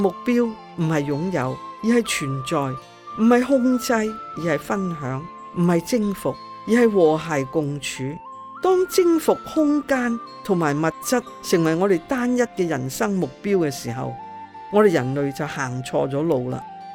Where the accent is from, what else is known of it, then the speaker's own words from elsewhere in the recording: Hong Kong; Chinese is a second language; 我们香港人过去是用了一生的工作时间，只能够很辛苦地换到一间蜗居